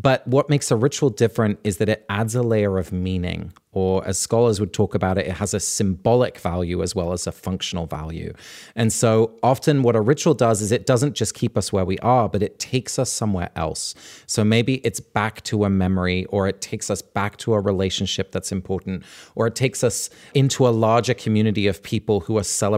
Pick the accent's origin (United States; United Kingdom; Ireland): United Kingdom; England; So growing up in England in this rural part of the country, on May Day, the 1st of May, I would get up at dawn like the rest of the village